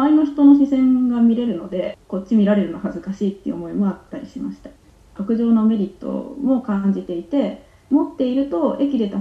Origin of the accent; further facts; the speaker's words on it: Shizuoka, Japan; 地元は静岡なんですけど